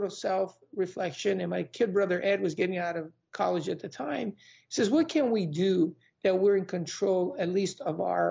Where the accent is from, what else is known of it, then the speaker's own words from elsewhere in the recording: São Paulo, Brazil; Yeah, so I was born and raised in Sao Paulo, Brazil.